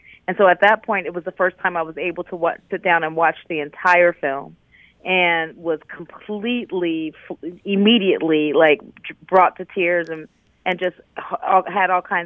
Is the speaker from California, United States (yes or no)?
yes; Oakland, California, United States; also born or lived in Birmingham; And so I'm from Oakland, California. I was born in Birmingham, Alabama, but Oakland is the city that raised me.